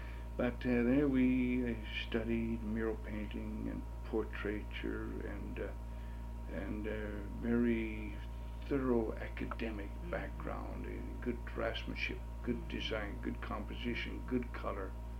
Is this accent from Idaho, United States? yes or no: yes; Idaho Falls, Idaho, United States; I was born in Idaho Falls, Idaho, on a ranch, large ranch in southeastern Idaho, where I was born and raised, went through high school.